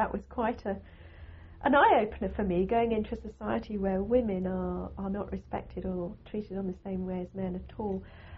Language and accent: English; United Kingdom; because I am British